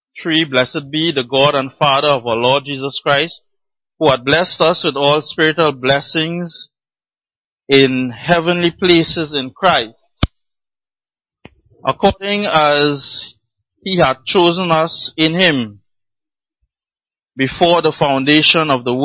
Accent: Trinidad & Tobago; So I'm from Trinidad.

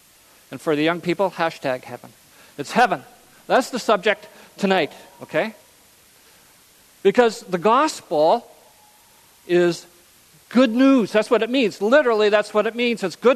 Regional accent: Canada; I'm from Canada.

